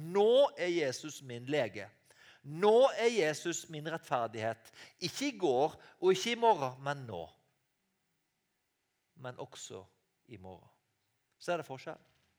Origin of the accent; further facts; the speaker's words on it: Western Norway, Norway; Og jeg kjenner meg veldig godt igjen som vestlending. Og ute på disse øyene i vest i havet der vi har måttet klare oss selv.